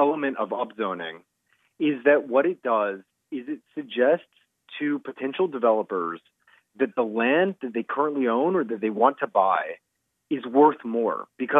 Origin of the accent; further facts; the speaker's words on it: Durham, North Carolina, United States; So North Carolina, which is where I'm from, actually, I'm from Durham